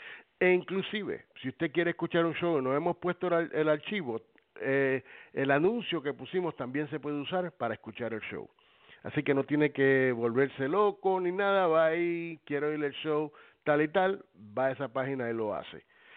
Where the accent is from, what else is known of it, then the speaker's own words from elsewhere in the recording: Puerto Rico; como boricua que somos, pues tenemos que hacerlo, tenemos familia que vive allá y que está sufriendo y que va a sufrir más si la cosa se pone peor en Puerto Rico.